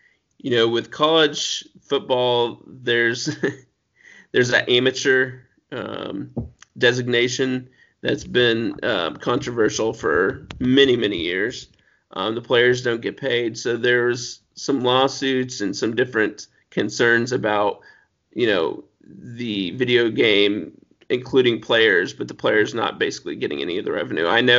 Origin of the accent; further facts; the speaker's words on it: Berne, Indiana, United States; This comes directly from my home state of Indiana, in a small city called Bern, Indiana.